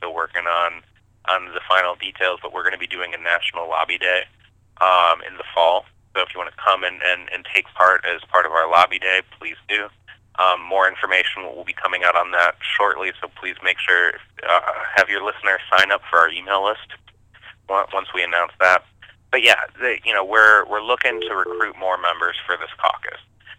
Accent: Ohio, United States; in my home state of Ohio, we have decriminalization

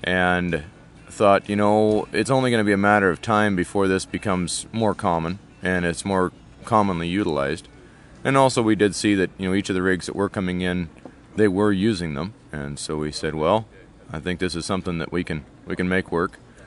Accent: Ronan, Montana, United States; Ronan, Montana. Charlo, Montana is where our shop is located.

